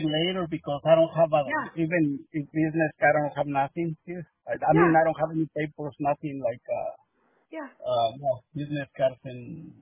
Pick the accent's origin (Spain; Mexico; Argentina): Mexico; now in United States; allí llegué desde México hace muchos años y luego me moví al sur, al norte de California. Y luego anduve donde quiera, en todos Estados Unidos